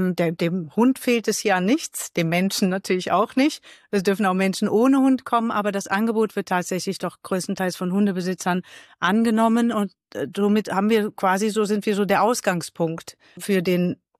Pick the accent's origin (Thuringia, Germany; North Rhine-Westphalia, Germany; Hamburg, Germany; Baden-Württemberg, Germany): North Rhine-Westphalia, Germany; Cologne; born there; now in Rech, Germany; Ich lebe hier in Rech seit 7 Jahren, bin aber gebürtige Kölnerin